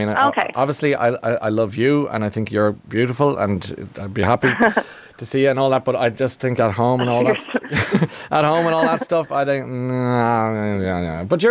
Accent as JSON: {"language": "English", "country": "Ireland", "said": "Yeah, but you see, we're Irish. We have a total hang-up about the body and the whole thing."}